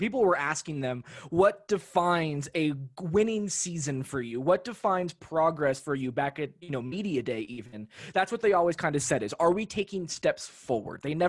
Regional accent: Los Angeles, California, United States; I grew up in Los Angeles. I did not grow up in Denver.

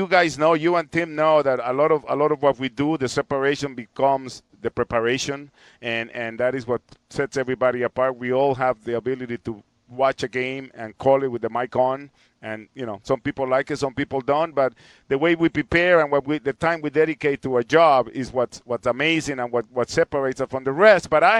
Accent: El Salvador; growing up in El Salvador, you know, that's what we wait for every 4 years

